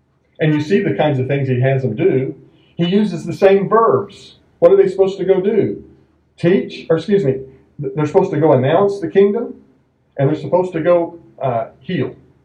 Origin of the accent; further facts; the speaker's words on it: United States; I'm from America. I don't know diddly squat about life in Australia.